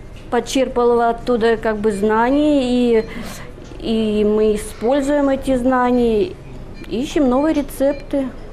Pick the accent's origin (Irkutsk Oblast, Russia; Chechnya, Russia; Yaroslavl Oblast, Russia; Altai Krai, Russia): Yaroslavl Oblast, Russia; Yaroslavl; born there; Родилась в Ярославле.